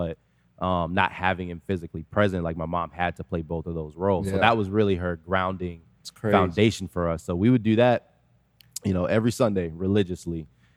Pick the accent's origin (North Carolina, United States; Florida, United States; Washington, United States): Florida, United States; Miami; moved away; So when we first got here, it was definitely a huge culture shock because I grew up in Miami. I was at Myrtle Grove Elementary School, which was right in Miami Gardens.